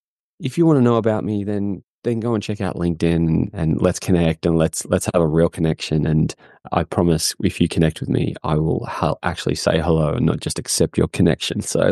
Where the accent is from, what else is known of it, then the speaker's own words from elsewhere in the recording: Australia; accent: Australian; I'm from Australia, if you can't tell from the accent.